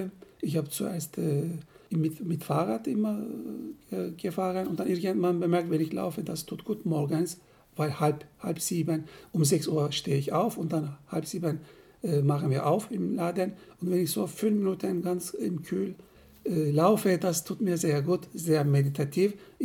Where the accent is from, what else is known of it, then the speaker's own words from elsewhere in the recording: Turkey; moved away as an adult; now in Germany; ich komme aus der Türkei. 2001 sind wir nach Deutschland eingewandert mit meiner Frau.